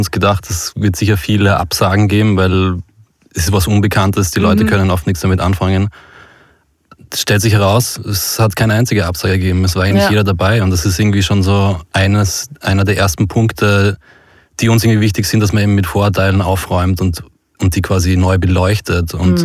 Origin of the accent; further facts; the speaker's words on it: Graz, Styria, Austria; Ich komme eigentlich aus der Steiermark, bin in der Vorstadt von Graz aufgewachsen. Allerdings habe ich zwei Eltern, die beide von Bauernhöfen kommen.